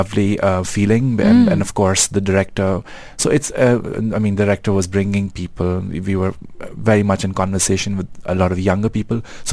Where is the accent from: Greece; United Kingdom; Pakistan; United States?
Pakistan; I'm a Pakistani.